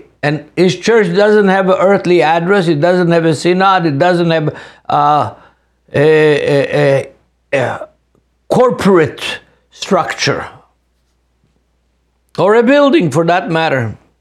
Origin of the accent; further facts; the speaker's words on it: Jerusalem, Jerusalem District, Israel; But I was raised in Israel, in Jerusalem, as a free Jew.